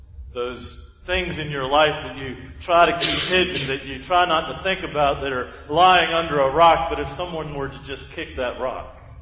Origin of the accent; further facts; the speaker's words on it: Sumter, South Carolina, United States; Now, I grew up in South Carolina, just down the road in Sumter. When I think of wilderness, I think of swamp. South Carolinians, you know what I'm talking about.